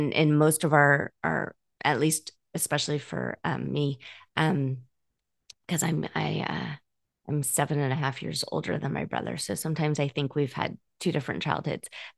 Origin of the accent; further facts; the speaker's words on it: Scotland, United Kingdom; I don't do that because I'm Scottish.